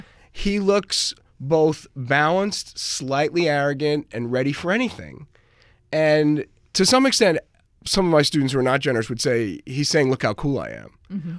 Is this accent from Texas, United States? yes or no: no; Brooklyn, New York, United States; I grew up in Brooklyn, New York in the 70s